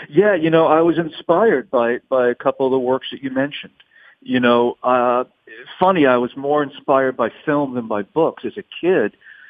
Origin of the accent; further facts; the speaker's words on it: Providence, Rhode Island, United States; also born or lived in New York City / New Orleans; I grew up in Providence, Rhode Island, New York City, and New Orleans. And so I knew a lot of cops.